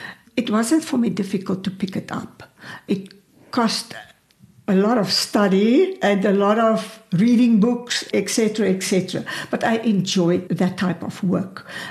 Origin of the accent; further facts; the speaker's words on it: Free State, South Africa; I grew up in the Free State on a farm, and then I studied at the Free State University, but I studied music.